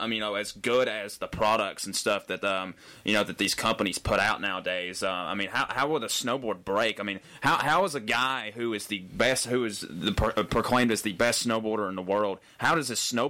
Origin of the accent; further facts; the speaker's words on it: Dalton, Georgia, United States; I know in my hometown of Dalton they've had 2 inches of snow already